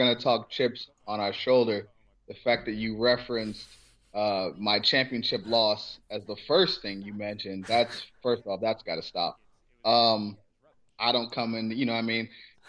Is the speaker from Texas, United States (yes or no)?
no; Cleveland, Ohio, United States; Let's get one thing straight. I'm from Cleveland.